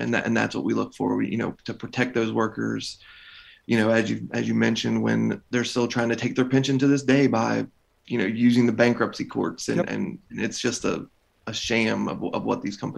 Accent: West Virginia, United States; Being from West Virginia, you know, where we're 100 years from Blair Mountain

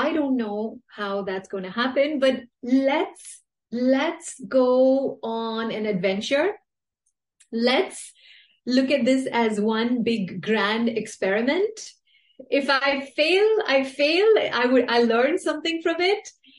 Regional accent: India; So growing up, as all Indian parents encourage us, my parents would also always tell me, work hard and you should be disciplined.

